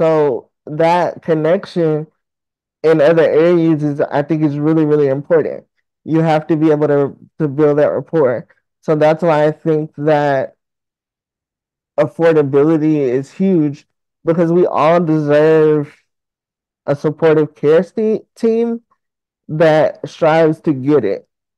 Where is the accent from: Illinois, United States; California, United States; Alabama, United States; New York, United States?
Alabama, United States; moved away; So when I lived back home, because I'm actually from Alabama, I was in community college